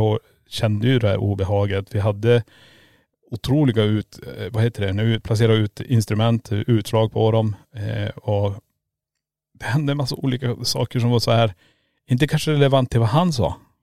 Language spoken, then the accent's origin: Swedish; Norrland, Sweden; som en norrlänning kommer från varma 10 grader